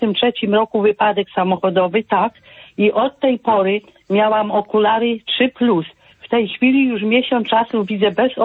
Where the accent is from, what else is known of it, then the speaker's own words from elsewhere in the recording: Złoczew, Łódź Voivodeship, Poland; jestem ze Złoczewa.